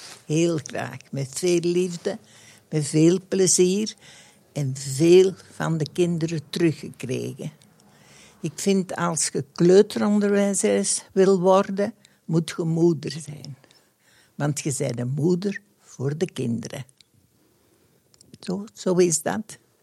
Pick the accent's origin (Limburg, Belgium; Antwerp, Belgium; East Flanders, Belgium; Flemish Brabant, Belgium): Antwerp, Belgium; Herentals; Ik ben van Herentals. Gewoon de straat uit, het hoekje rond.